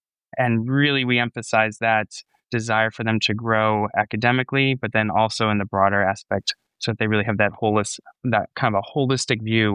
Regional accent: Hardy, Minnesota, United States; we're from Hardy, Minnesota, and I love my winter sports.

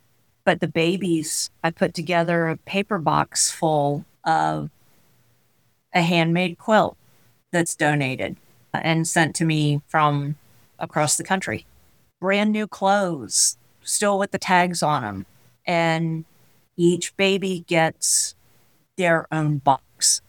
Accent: Florida, United States; moved away; also born or lived in Ohio; So I came here from Florida originally with a temporary stop in Ohio. But I spent 30 years in Florida.

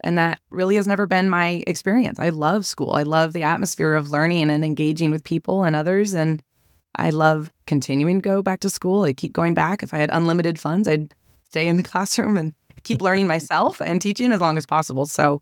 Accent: Seward, Nebraska, United States; because I grew up in Seward as my dad was in that community already.

